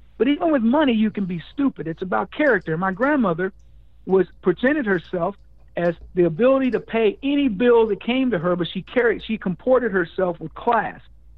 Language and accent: English; the South, United States; Look, I grew up as a kid in the 60s. I grew up in the South.